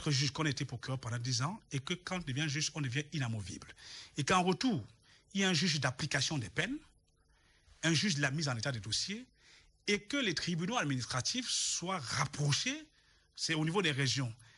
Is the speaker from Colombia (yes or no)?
no; Cameroon; je souris parce que je suis l'enfant du Cameroun.